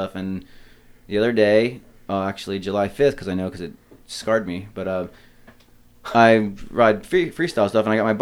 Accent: Ireland; I'm Irish. Remember I told you?

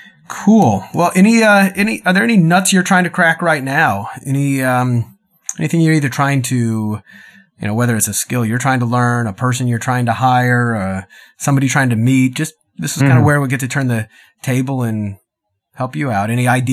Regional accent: Dallas, Texas, United States; so, especially I came from Dallas.

